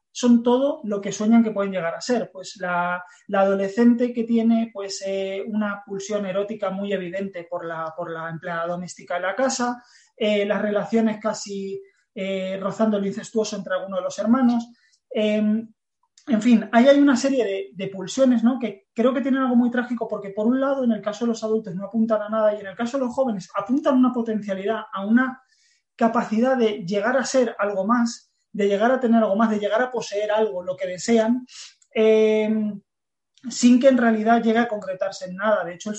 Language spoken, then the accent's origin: Spanish; Argentina; Yo soy argentino